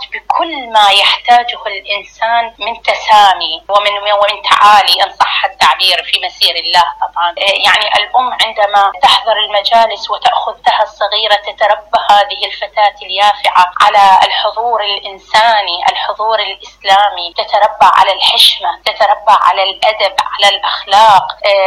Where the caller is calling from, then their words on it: Iraq; من العراق.